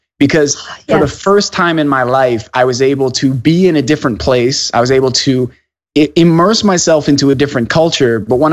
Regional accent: New Jersey, United States; So I grew up in New Jersey, and contrary to popular belief, we do not all talk like the people on the Jersey Shore.

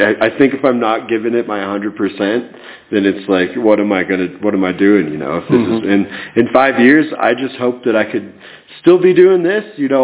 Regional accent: Boulder, Colorado, United States; I think big part of it is growing up in Boulder. I was a huge hippie my whole life growing up.

